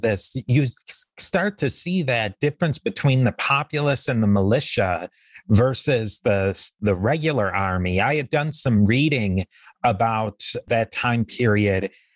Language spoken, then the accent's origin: English; Buffalo, New York, United States; I mean, it's definitely a part of local lore growing up in Buffalo.